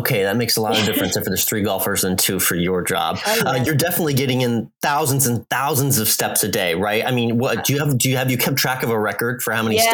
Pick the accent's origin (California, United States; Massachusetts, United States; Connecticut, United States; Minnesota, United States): Massachusetts, United States; Boston; I grew up in Boston. I'm a lifelong Boston sports fan.